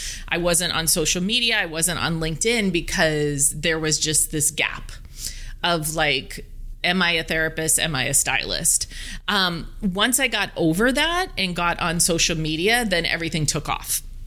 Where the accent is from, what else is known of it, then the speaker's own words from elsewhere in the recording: East Coast, United States; I'm from the East Coast, and I started out fundamentally knowing I wanted to help people.